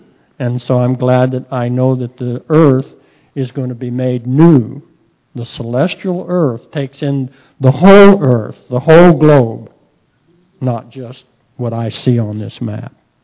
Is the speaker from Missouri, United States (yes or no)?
yes; Independence, Missouri, United States; I grew up in Independence. I was born in East Independence. So Independence was the beginning of my life, and my father was liked to travel, and so we lived different places, and I wound up in Colorado.